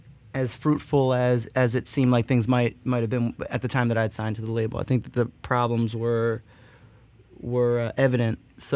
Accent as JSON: {"language": "English", "region": "East Coast", "country": "United States", "said": "I'm from the from the East Coast."}